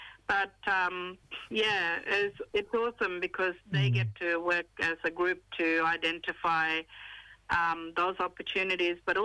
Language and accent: English; Northern Territory, Australia; Yeah, so I'm from Northeast Arnhem Land, and my mob, the Yolngu mob, up here in Northern Territory.